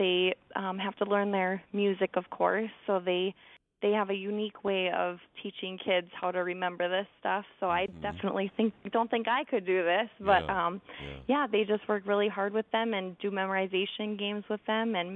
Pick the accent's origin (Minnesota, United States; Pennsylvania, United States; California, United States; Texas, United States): Minnesota, United States; Argyle; I am from Argyle, Minnesota, but I did graduate from Warren, Alvarado, Oslo.